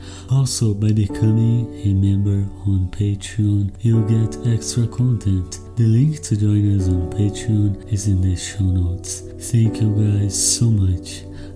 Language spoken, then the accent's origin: English; Brazil; I'm from Brazil.